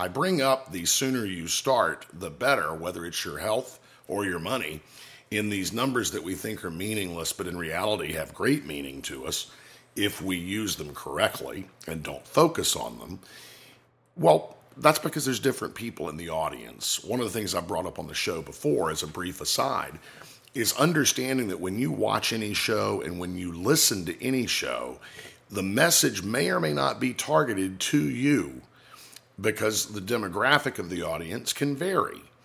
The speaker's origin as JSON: {"language": "English", "region": "Florida", "country": "United States", "tie": "born or raised there", "said": "I'm an independent insurance agent here in my home state and native state of Florida, serving clients in Florida and Virginia."}